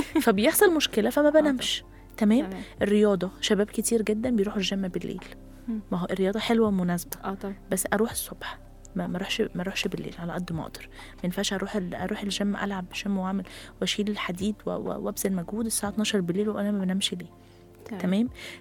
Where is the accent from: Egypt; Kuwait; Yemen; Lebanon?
Egypt; خدي بالك برضو احنا كمصريين اغلبنا نمط حياتنا صعب